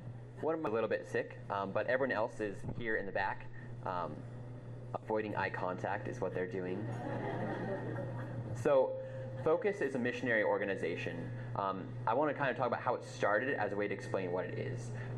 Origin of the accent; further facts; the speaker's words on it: Colfax, Washington, United States; Originally, I grew up in Colfax, Washington. Some of you may know it. It's over by Pullman, Washington.